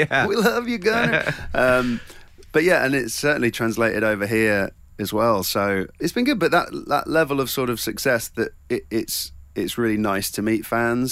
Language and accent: English; South West England, United Kingdom; I'm like, you're British? Where are you from? Like, Cornwall.